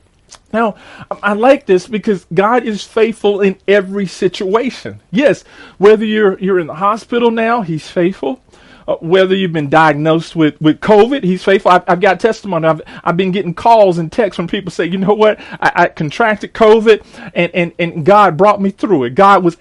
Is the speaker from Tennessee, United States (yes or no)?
no; McLeansville, North Carolina, United States; I remember as a young kid and growing up in McLeansville